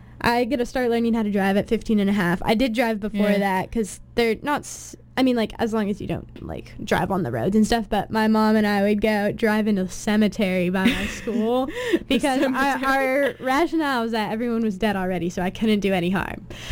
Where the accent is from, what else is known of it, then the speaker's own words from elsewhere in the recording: Seattle, Washington, United States; I was from Seattle, so people had some pretty intense views